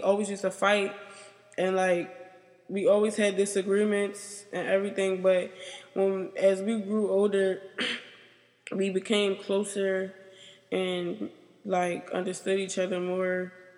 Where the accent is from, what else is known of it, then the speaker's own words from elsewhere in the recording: United States; born there; my mom is Liberian, my dad is Liberian, but I was born in the United States.